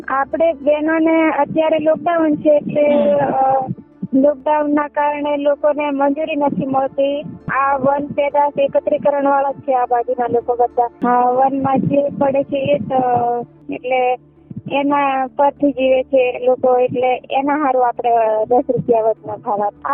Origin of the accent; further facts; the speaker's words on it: Sadra, Gujarat, India; હું સાદરાની વતની છું